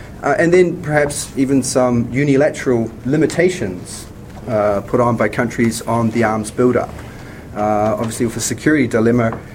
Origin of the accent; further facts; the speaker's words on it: New Zealand; accent: New Zealand; I hope you can understand my New Zealand accent. It's a bit different to Australia.